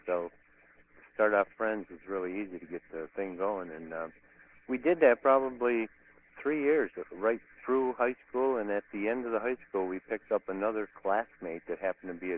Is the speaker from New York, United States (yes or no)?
yes; Johnson City, New York, United States; I grew up right here in Johnson City, New York, the Binghamton, Endicott area, home of IBM and Endicott Johnson Shoes in the old days.